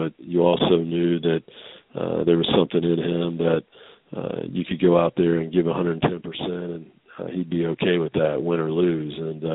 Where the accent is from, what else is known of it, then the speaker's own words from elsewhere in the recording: Hickory, North Carolina, United States; I'm from Hickory, North Carolina.